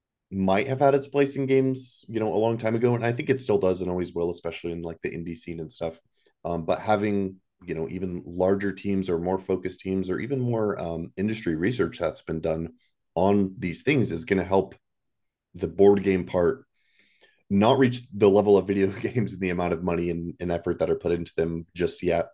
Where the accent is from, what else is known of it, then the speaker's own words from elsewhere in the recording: Germany; now in United States; I grew up in Germany. My parents were in the military, so I'm used to kind of being moved